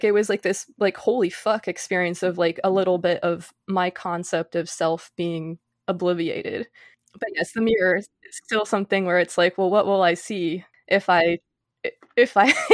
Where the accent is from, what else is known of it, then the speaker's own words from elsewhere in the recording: Colorado, United States; I grew up in Colorado where it's just gorgeous and everything.